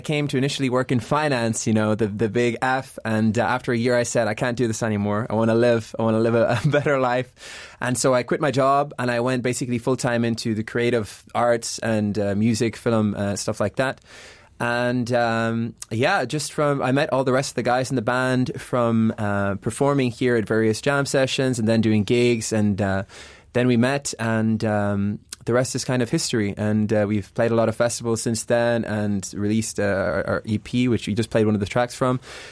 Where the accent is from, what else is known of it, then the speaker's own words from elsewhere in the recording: Ireland; now in Luxembourg; Yes, so I'm Irish. I've been here in Luxembourg for 5 years